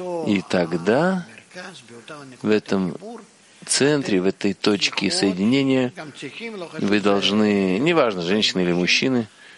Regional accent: Hadera, Haifa District, Israel; я из Хидеры.

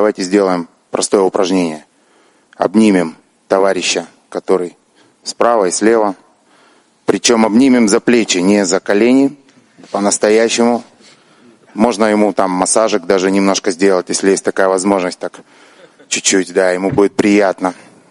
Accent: Petah Tikva, Central District, Israel; я из Птахтикве.

